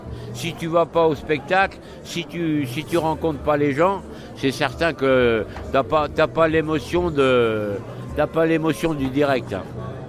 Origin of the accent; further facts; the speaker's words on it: Dangy, Normandy, France; Moi, je suis de Dangy